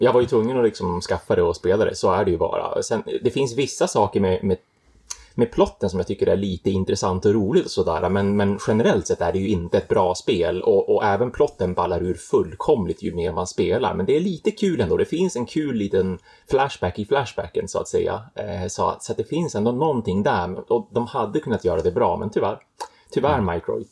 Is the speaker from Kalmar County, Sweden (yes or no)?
no; Umeå, Västerbotten County, Sweden; now in Poland; speciellt från Umeå där jag kommer ifrån.